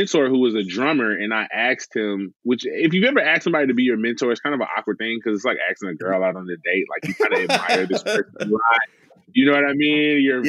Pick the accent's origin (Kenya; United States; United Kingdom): United States; the South; even though I grew up in the South listening